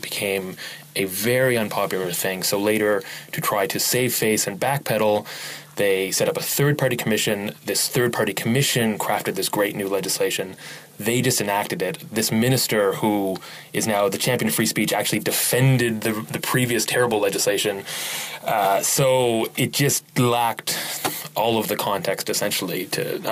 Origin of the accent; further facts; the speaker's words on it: Nova Scotia, Canada; I'm also from Nova Scotia